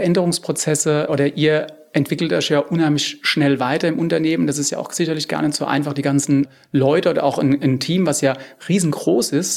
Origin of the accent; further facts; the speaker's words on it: Rhineland-Palatinate, Germany; Ich komme jetzt aus Rheinhessen, ist das das größte deutsche Weinanbaugebiet